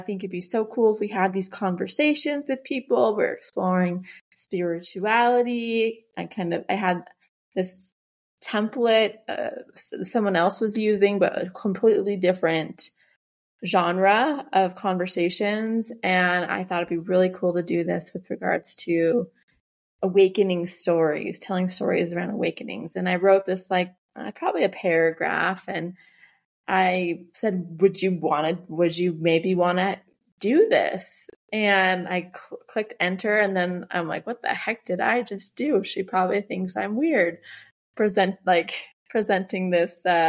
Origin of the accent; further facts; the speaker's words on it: United States; now in Mexico; I'm from the United States. I'm living in central Mexico with my family.